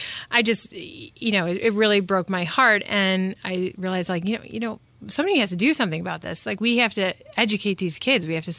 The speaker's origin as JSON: {"language": "English", "town": "Chicago", "region": "Illinois", "country": "United States", "tie": "born or raised there", "said": "growing up in Chicago, I was like a city kid. I always felt like I was born in the wrong place."}